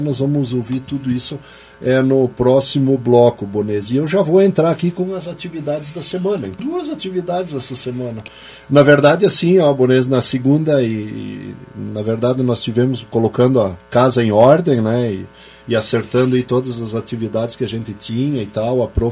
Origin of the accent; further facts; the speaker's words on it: Brazil; de vergonha dizer que eu sou brasileiro